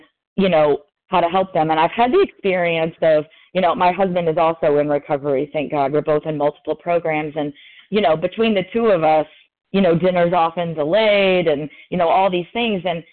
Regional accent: Louisville, Kentucky, United States; I'm from Louisville, Kentucky, compulsive overeater.

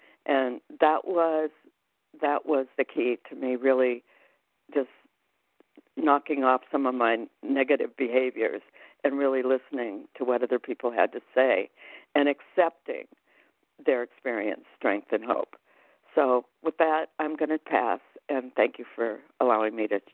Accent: Arizona, United States; I am from Arizona, and I'm a very grateful compulsive overeater.

